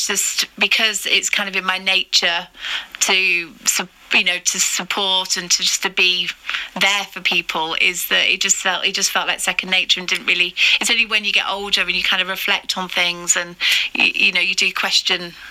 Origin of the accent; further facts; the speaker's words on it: Oxford, South East England, United Kingdom; born there; Yes, I was born in Oxford, 10th of July.